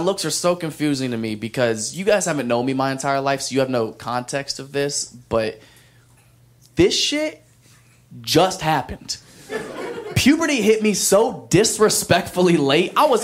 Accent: Ohio, United States; now in Los Angeles, United States; I love it because I'm not from here, so I have perspective. I'm actually from Ohio.

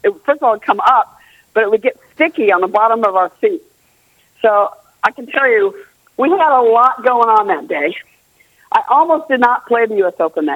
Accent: United States; U.S., I'm an American. I'm very, you know, much for my country.

